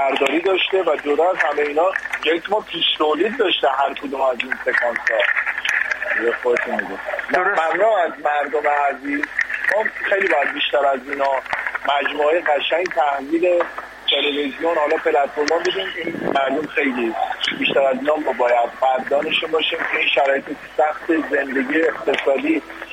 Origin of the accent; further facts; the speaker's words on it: Tehran Province, Iran; من خودم تو اکباتان نوجوانی بزرگ شدم